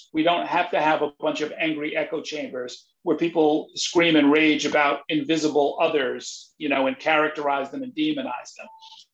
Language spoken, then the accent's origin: English; New Rochelle, New York, United States; I grew up steeped in New York politics. I knew a lot more about the politics of New York City than about the politics of New Rochelle